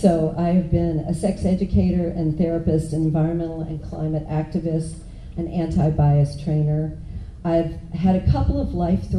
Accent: Southeast, United States; now in Vashon Island, United States; I live on Vashon Island near Seattle, so I'm the outlier in the group. I grew up in the Southeast, where I lived with the shameful belief that racism only existed below the Mason-Dixon line.

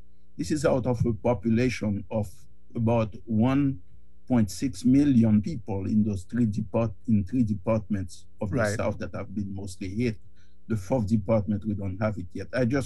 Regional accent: Haiti; in the decades that I was growing up in Haiti and since that time

